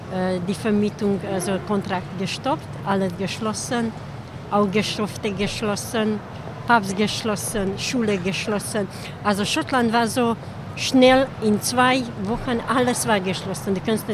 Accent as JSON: {"language": "German", "country": "Hungary", "second_language": "German", "lives_now": "Germany", "said": "Ich bin ungarisch, ja. Okay. Zurzeit in Bayern, aber ich komme aus Ungarn."}